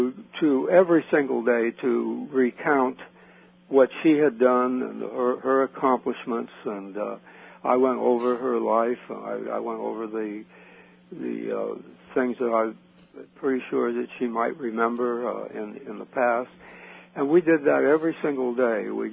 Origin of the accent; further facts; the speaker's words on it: Sacramento, California, United States; And occasionally I got weekend passes and went back to my hometown, Sacramento, and there I met Yvette.